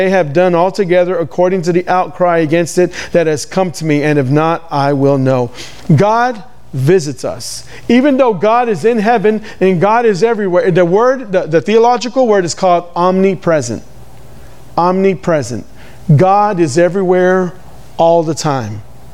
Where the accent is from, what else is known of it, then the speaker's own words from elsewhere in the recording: Houston, Texas, United States; I'm from Northside Houston. I know how it's like.